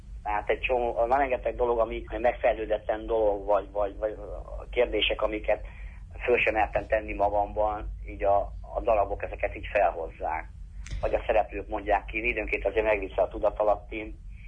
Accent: Kaposvár, Somogy, Hungary; azért, mert kaposvári vagyok, és itt egyrészt a családom is nagy színházrajongó volt

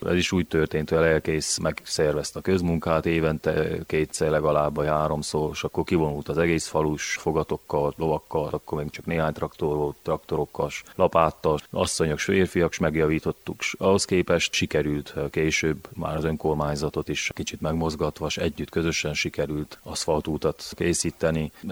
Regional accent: Fiatfalva, Harghita, Romania; a lévén, hogy én is falusi gyermek vagyok, mert Fiatfalván születtem.

